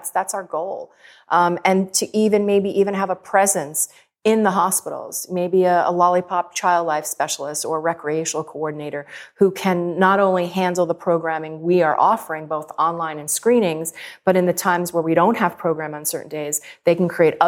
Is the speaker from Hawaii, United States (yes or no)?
no; New York City, New York, United States; I'm a New Yorker, and I still keep discovering things there